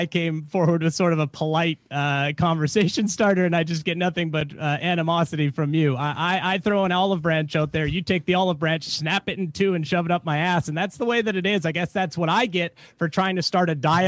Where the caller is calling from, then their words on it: Portland, Oregon, United States; I'm calling from Oregon, Portland, Oregon. So I'm a police officer out here.